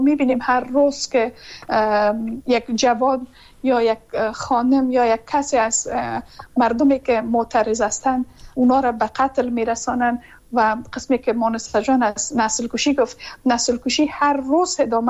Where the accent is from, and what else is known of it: Afghanistan